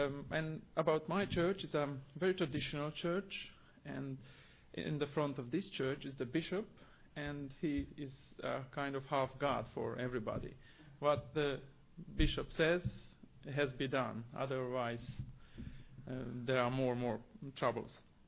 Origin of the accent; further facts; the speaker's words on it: Romania; first language Hungarian; English is a second language; So I myself, I'm a Hungarian. So my mother tongue is Hungarian, but I live in Romania. And then my church is a Reformed church, which is again a minority church.